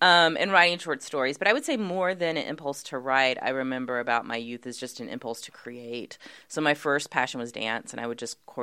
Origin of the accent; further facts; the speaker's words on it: Athens, Georgia, United States; moved away as an adult; So I lived in Athens, Georgia until I was 18, which is a very groovy college town